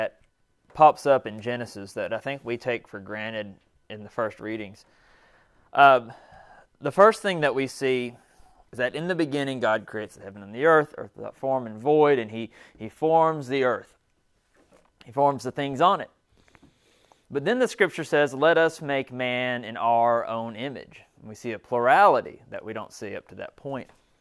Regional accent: the South, United States; growing up in the South, look out there in the pastures and stuff

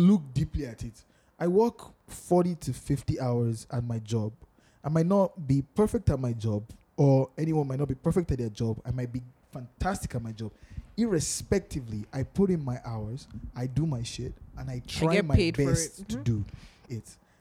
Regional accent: Lagos, Nigeria; first of all, I'm from Lagos.

